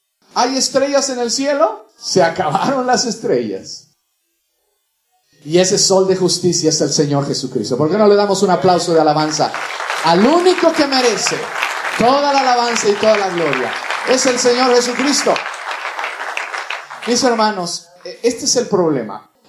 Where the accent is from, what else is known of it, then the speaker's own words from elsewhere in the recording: Mexico; En mi país, en México, hay un culto al presidente de la República.